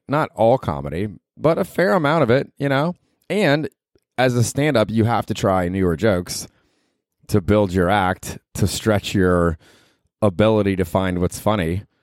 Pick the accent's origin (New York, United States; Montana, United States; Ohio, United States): Ohio, United States; I'm from Ohio, but I can support this, I guess.